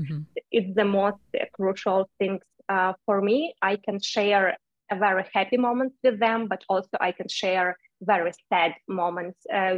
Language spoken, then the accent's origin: English; Ukraine; English is a second language; it will be impossible to build life in my home country in Ukraine, for me, for my family, for my colleagues, for my friends